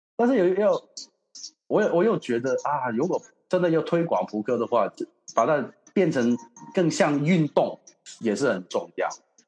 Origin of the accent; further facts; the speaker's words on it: Hong Kong; 但我们香港人都不知道何年何月才能到台湾办比赛